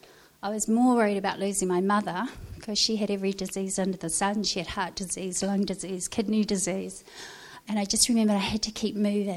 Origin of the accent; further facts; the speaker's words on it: Waiouru, Manawatū-Whanganui, New Zealand; born there; I was born in 1967, which is about 50 years ago, and I was born in Waiuru, army camp.